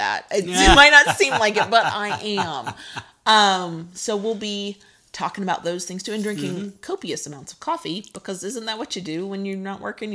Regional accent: United States; But I'm American, and when you say holidays, you're thinking of the actual holiday itself

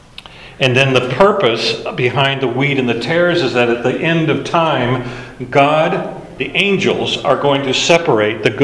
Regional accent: Alaska, United States; When I grew up in Alaska, we would go fishing periodically. My dad would take us out, and I still remember catching my first fish. I was a small boy in Denali National Park, Mount McKinley National Park.

